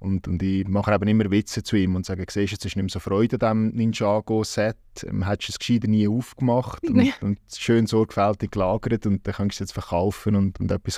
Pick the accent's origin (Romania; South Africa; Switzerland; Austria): Switzerland; Hasliberg, Bern; meine Heimat ist eigentlich in den Bergen, im Berner Oberland, also meine Wurzeln im Hasliberg.